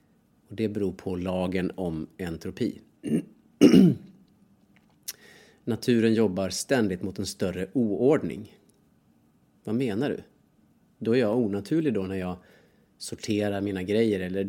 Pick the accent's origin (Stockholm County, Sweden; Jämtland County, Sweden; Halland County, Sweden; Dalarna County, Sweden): Dalarna County, Sweden; accent: Dalarna dialect; Märkte du att jag började prata dalmål nu när jag pratar om Dalarna? Jag kommer ju alltså från Dalarna.